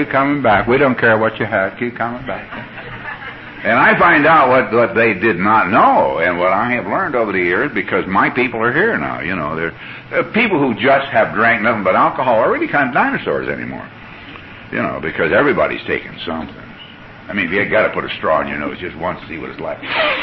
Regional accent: Glendale, United States; I'm serious, and I was raised in Glendale. They speak English in Glendale.

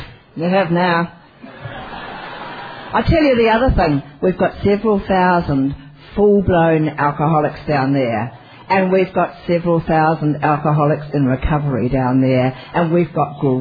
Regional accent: New Zealand; Now, as I said, I'm from New Zealand.

